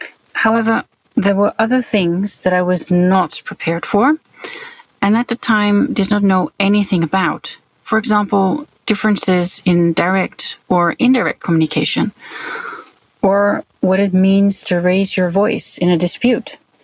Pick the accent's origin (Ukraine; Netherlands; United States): Netherlands; I grew up in the Netherlands